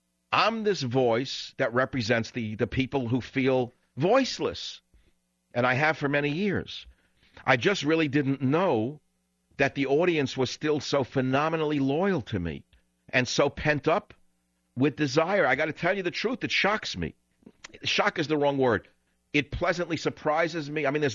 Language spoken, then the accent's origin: English; United States; I mean, I had such a sense of pride in being an American. I felt this was a great country.